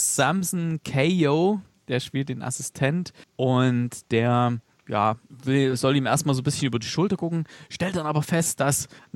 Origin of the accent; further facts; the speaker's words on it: Gera, Thuringia, Germany; wo ich aufgewachsen bin, relativ hoch gelegen auf dem Galgenberg in Gera.